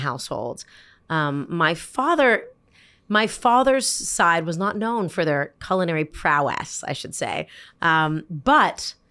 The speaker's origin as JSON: {"language": "English", "town": "Toronto", "region": "Ontario", "country": "Canada", "tie": "born or raised there", "said": "My family, I was born and raised in Toronto. My mother's parents were from Russia and Poland. They moved to Canada, you know, via the St. Lawrence River"}